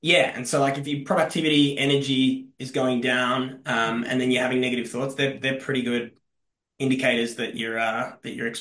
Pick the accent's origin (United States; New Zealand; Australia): Australia; moved back home to the tiny desert town that I grew up in Australia to live with my mum